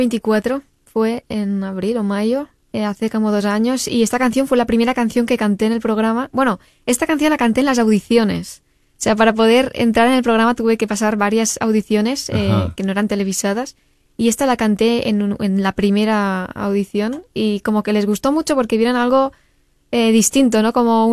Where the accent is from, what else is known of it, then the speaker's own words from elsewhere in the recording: El Pla de Sant Tirs, Catalonia, Spain; Yo vivo en Cataluña, muy cerquita de Andorra. Mi pueblo se llama El Pla de Sant Irs. Está en el Pirineo. O sea, soy un poco Heidi.